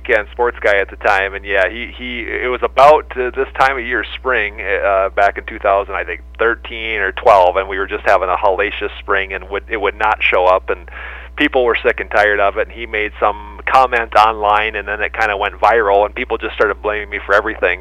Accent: Montevideo, Minnesota, United States; Well, I'm from Montevideo, graduated in 97, so I'm from the area

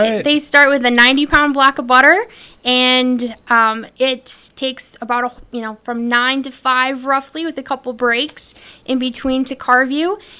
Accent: Minnesota, United States; I am from Minnesota, where I farm with my family.

